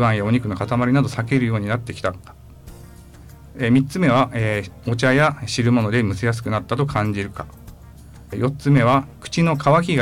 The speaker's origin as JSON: {"language": "Japanese", "town": "Tsubame", "region": "Niigata", "country": "Japan", "tie": "born or raised there", "said": "そうです、燕市、生まれも育ちも燕市です。"}